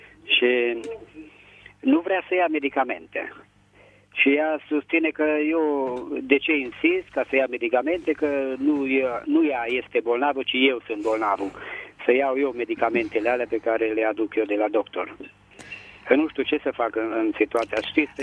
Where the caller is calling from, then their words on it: Petroșani, Hunedoara County, Romania; din Petroșani.